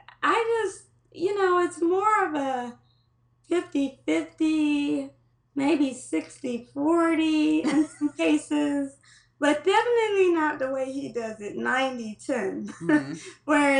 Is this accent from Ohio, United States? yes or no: yes; Cleveland, Ohio, United States; Because I actually, growing up in Cleveland, our neighborhood pharmacy and our neighborhood pharmacist was African American.